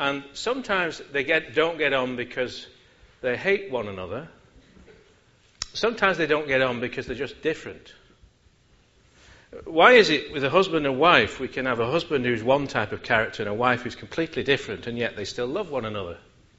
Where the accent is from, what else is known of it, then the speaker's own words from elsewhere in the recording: North West England, United Kingdom; I'm one of those unfortunate people that happens to live in Yorkshire, but I'm from Lancashire.